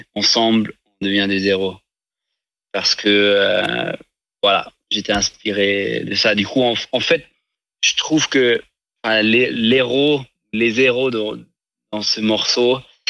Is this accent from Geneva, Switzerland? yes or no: no; Ticino, Switzerland; moi, j'ai grandi au Tessin, mais mes parents sont suisses allemands. Où j'avais un peu cette chance de déjà grandir avec deux langues.